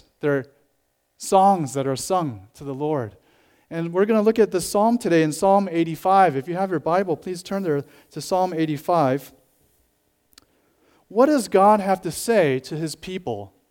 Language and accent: English; Chicago, Illinois, United States; I was born and raised in Chicago, and I obviously come from an Asian background.